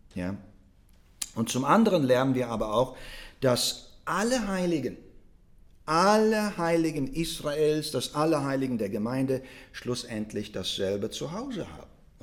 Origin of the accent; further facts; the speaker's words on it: Russia; now in Germany; Ich komme aus Russland. Ich bin in Russland geboren, Deutschland auch.